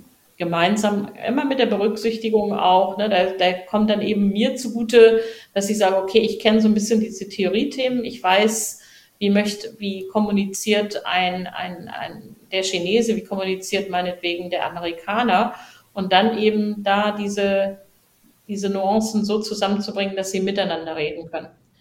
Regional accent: Germany; mich als Deutsche, als Chefin

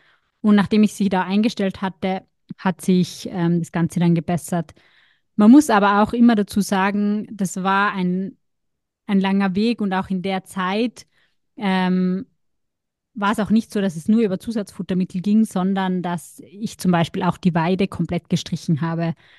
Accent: Austria; ich komme aus Österreich und das hört man vielleicht ein bisschen an meinem Akzent.

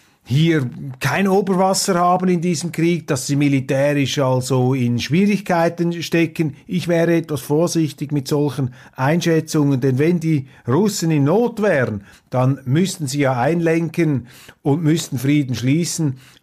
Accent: Switzerland; Und das müssen wir als Schweizer auch sehr, sehr genau beobachten.

